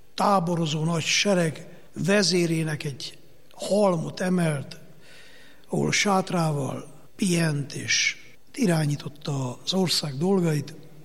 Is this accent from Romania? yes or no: yes; Transylvania, Romania; én, mint erdélyi szerzetes